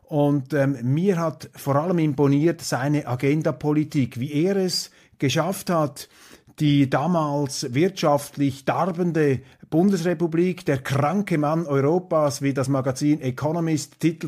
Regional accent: Switzerland; dann sehnt man sich vielleicht auch als Schweizer geradezu einen Politiker von diesem Schlag noch herbei.

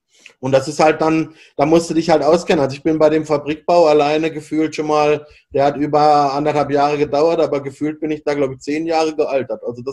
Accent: Freiburg, Baden-Württemberg, Germany; now in Bangkok, Thailand; Ich komme halt aus Freiburg, das ist eine schöne kleine Stadt, da fahre ich ja heute noch gerne hin.

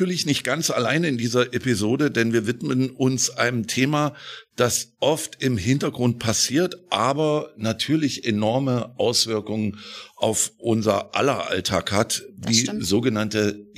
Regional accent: Eisenach, Thuringia, Germany; Ich komme aus Eisenach

